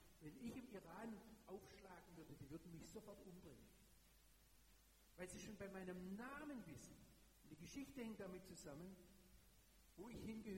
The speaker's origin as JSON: {"language": "German", "country": "Germany", "said": "Da habe ich ihm gesagt, ich komme aus Deutschland."}